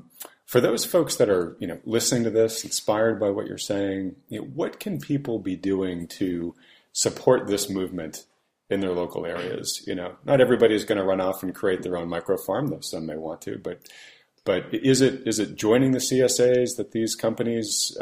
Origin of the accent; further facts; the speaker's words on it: New England, United States; because I'm from New England